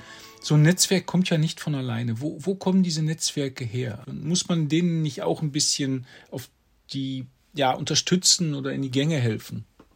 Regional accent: North Rhine-Westphalia, Germany; ich komme aus dem Ruhrgebiet und da gehört eine Pommesbude eigentlich überall dazu.

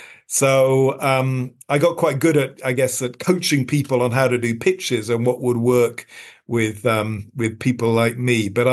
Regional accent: London, United Kingdom; I was brought up in London

